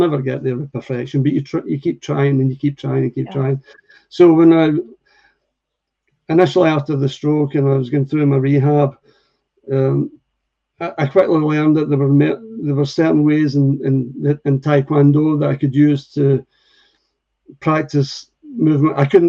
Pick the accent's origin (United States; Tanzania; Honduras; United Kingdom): United Kingdom; Scotland; Now, I'm a Scotsman